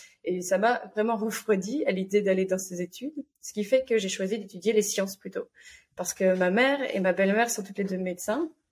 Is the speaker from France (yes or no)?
no; Liège, Wallonia, Belgium; moved away as an adult; now in Munich, Germany; J'ai 30 ans. Je suis belge d'origine. Je viens de Liège. Et j'ai déménagé il y a 4 ans à Munich, dans le sud de l'Allemagne